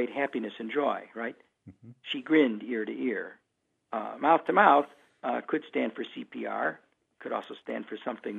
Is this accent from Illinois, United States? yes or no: yes; Chicago, Illinois, United States; I was born and raised in Chicago in a in a family of readers.